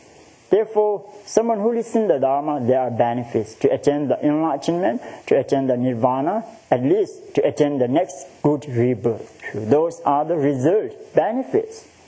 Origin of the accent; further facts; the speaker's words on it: India; born there; English is a second language; I was born in the India too.